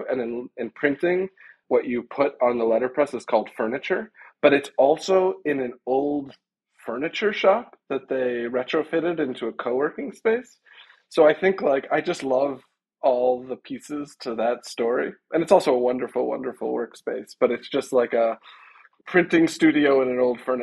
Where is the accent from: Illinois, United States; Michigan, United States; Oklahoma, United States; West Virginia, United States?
Illinois, United States; Chicago; So growing up, I grew up in Chicago